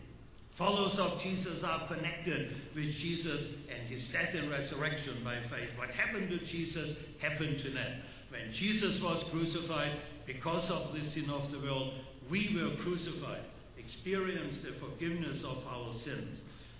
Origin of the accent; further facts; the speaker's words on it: Germany; accent: German; English is a second language; I could say, I have a German passport, which would explain my accent. It explains why I feel shame about the great suffering my country has caused to millions of people in Europe.